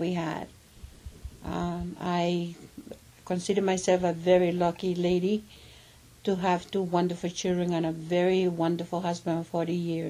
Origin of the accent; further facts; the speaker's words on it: Costa Rica; moved away; when after I came from Costa Rica, I'm married and I have two wonderful children.